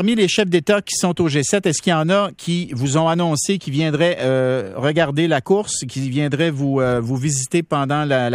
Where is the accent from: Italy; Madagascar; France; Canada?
Canada; Quebec; moi, je viens du même coin que Gilles Villeneuve. Hein? Je viens de Lille, les îles, juste en face de Berthier où il a grandi.